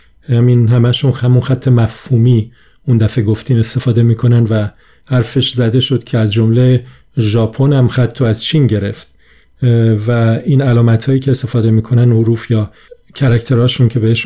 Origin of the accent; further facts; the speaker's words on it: Lahijan, Gilan, Iran; accent: northern; also born or lived in Tehran; من خب اصلم از لاهیجانه، از گیلانه و تابستونا میرفتیم گیلان، بعد که برمیگشتم تهران معمولا لهجم تحت تاثیر اون دوره‌ای که تو شمال بودم یه مقدار عوض میشد.